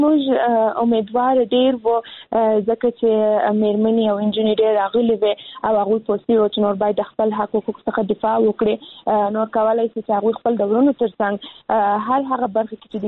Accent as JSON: {"language": "Pashto", "region": "Kandahar", "country": "Afghanistan", "said": "زه هم د کندهار ولایت څخه یم"}